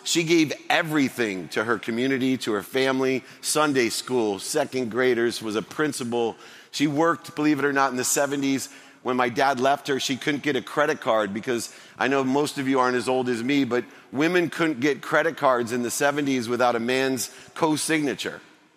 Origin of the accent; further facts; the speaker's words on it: Akron, Ohio, United States; I was born and raised in Akron, Ohio.